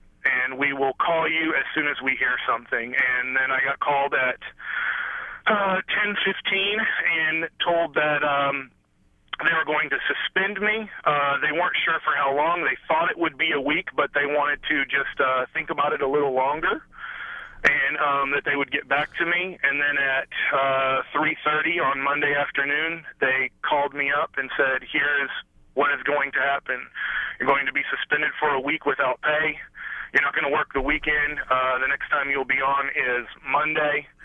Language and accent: English; Duncanville, Texas, United States; I grew up in Duncanville High School. I grew up in Duncanville.